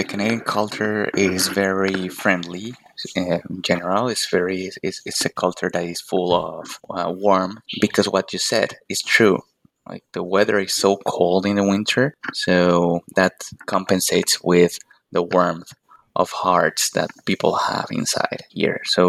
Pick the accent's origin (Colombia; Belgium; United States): Colombia; He's joining us today and he's from Colombia. My home country as well.